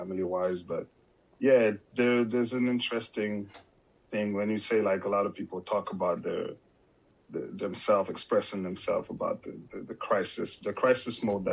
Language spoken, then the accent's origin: English; Montreal, Quebec, Canada; I was born in Montreal, Haitian parents, as you mentioned in the introduction of the show. I grew up in Saint Michel in the east of Montreal. This is where I grew up